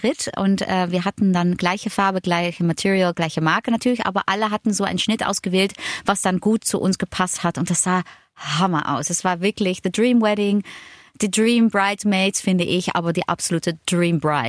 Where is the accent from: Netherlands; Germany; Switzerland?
Netherlands; German is a second language; Und ich erfahre jetzt auch als Holländerin, wie es auch dann ist, jetzt ein Privatleben in den Niederlanden zu haben, mit meinem Kind dort, mit meinem Partner dort.